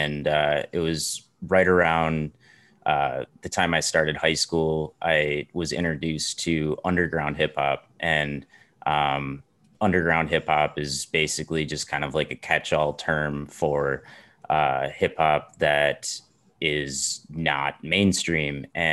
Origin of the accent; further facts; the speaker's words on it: Minnesota, United States; a lot of it from my hometown in Minnesota.